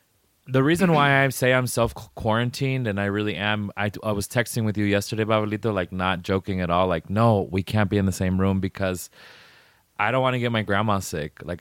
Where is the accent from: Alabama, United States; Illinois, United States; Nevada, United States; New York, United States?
Nevada, United States; Las Vegas; I get to breathe and be by myself in my home town for this long. So I'm just trying to be positive about this because it's very scary, especially here in Vegas when pretty much 95% of my family works in casinos